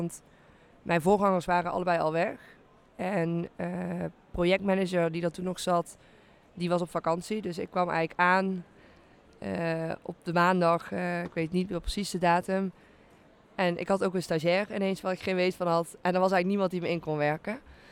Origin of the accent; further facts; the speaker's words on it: Helmond, North Brabant, Netherlands; Ik kom ook oorspronkelijk uit Helmond.